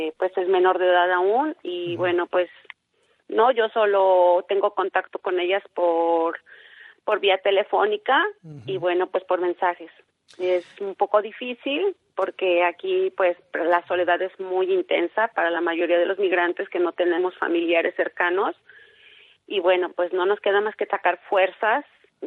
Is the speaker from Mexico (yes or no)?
yes; Mexico; now in United States; venimos a dar lo mejor de nosotros como mexicanos, como trabajadores.